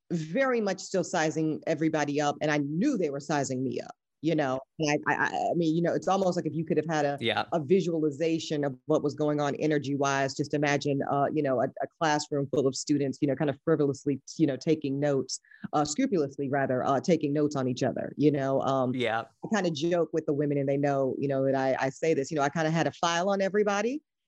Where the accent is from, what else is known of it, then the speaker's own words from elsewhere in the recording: the South, United States; I'm also from the South, different sensibilities.